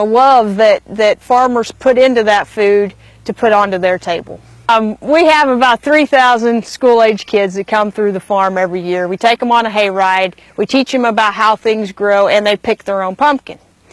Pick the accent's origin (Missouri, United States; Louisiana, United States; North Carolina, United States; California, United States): Missouri, United States; Carl Junction; I'm a pumpkin farmer. I'm from Carl Junction, Missouri, and this is my story.